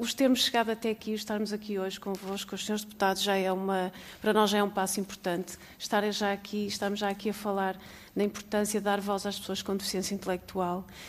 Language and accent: Portuguese; Porto, Portugal; venho do Porto, peço desculpa pelo meu atraso